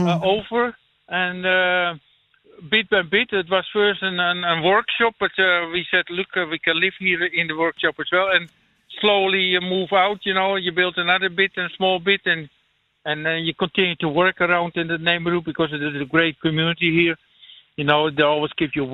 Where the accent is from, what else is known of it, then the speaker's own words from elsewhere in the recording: Amsterdam, North Holland, Netherlands; English is a second language; moved away as an adult; now in Ireland; I'm original from Amsterdam